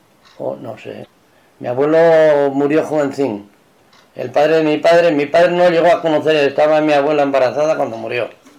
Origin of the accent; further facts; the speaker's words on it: Lugán, Castile and León, Spain; ya somos una familia de Lugán, esa es mi pueblo, Lugán.